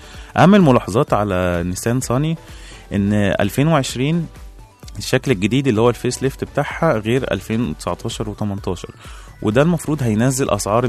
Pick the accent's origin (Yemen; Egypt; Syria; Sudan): Egypt; وده طبعا لازم بيزيد عندنا في مصر مع الزحمة